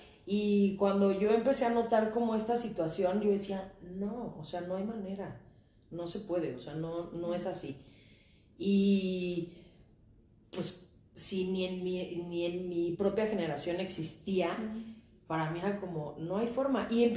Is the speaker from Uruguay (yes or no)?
no; Cuernavaca, Morelos, Mexico; También somos de provincia, somos de Cuernavaca, que es mucho más chico que Aguascalientes. La ventaja que tiene es que tiene la Ciudad de México muy cerca